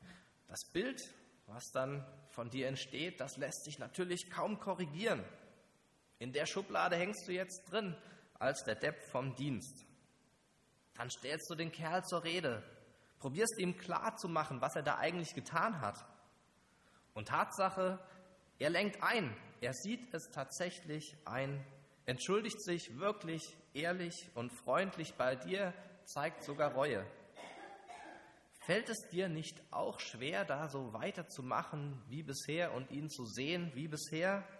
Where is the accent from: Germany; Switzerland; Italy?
Germany; Hesse; ich bin auch aus Hessen aufgewachsen, Nordhessen, auf einem Bauernhof, bisschen südlich von Kassel.